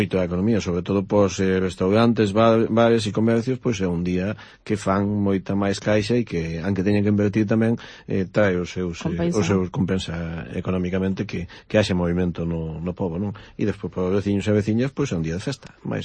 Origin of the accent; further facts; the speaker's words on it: Galicia, Spain; Sí, se chova, que chova, nunca había dito como galegos, ¿no?